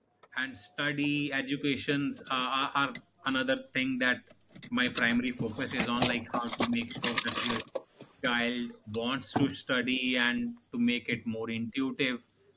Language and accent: English; India; English is a second language; I'm from India. And okay. Let me introduce myself.